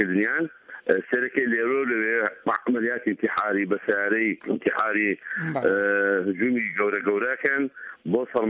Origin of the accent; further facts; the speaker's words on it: Ramadi, Al Anbar, Iraq; أنا مثلا من الرمادي